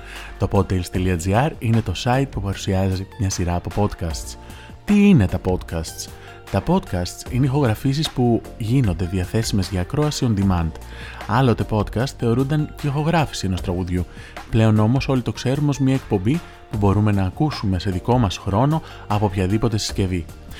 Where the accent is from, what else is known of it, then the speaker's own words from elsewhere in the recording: Thessaloniki, Central Macedonia, Greece; born there; γεννήθηκα και εργάζομαι στη Θεσσαλονίκη.